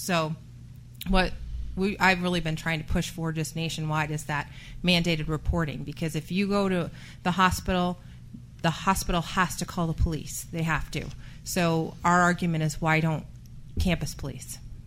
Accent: Illinois, United States; and I'm originally from Illinois, and I used to talk to students there.

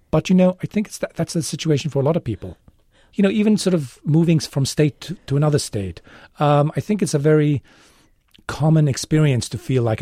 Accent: England, United Kingdom; now in United States; But I'm also, you know, part English. You know, I was brought up in England, and I carry that history as well. But I've been here 30 years now, and so I definitely consider myself American.

